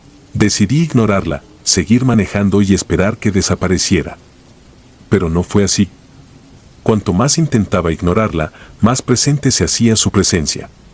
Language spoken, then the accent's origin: Spanish; Oaxaca, Mexico; Tengo 45 años y soy originario de Oaxaca.